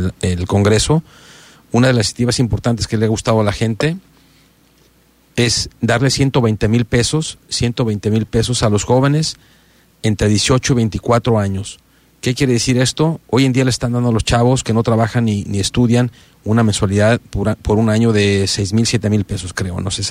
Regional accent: Atenguillo, Jalisco, Mexico; born there; Yo nací en Atenguillo

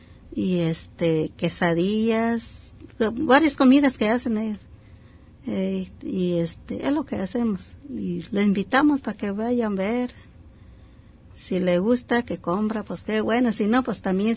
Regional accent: San Juan Copala, Oaxaca, Mexico; now in Puerto Vallarta, Mexico; yo soy de San Juan Copala, del estado de Oaxaca, y etnia triqui. Y venimos aquí a Vallarta a buscar mejor vida, porque allá casi no hay trabajo, no hay terreno

